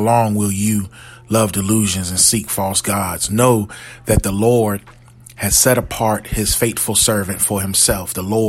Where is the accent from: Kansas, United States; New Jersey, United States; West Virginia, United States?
New Jersey, United States; Growing up in New Jersey, my mother would always take us on a trip to her hometown of Lewisburg, North Carolina.